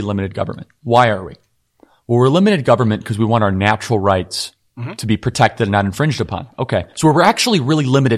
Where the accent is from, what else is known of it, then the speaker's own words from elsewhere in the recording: Wheeling, Illinois, United States; I grew up in Wheeling.